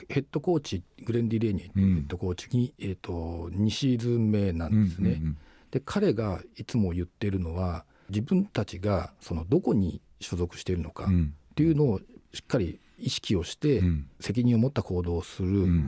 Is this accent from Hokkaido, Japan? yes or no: no; Sagamihara, Kanagawa, Japan; 先日も私地元の相模原